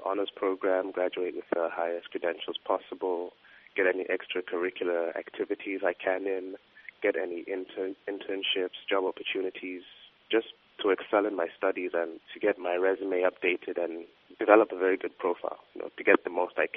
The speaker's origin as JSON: {"language": "English", "town": "Lusaka", "region": "Lusaka Province", "country": "Zambia", "lives_now": "Philadelphia, United States", "said": "I'm from Zambia, that's Southern Africa, from the capital city, Lusaka, and right now I'm attending Temple University in Philadelphia."}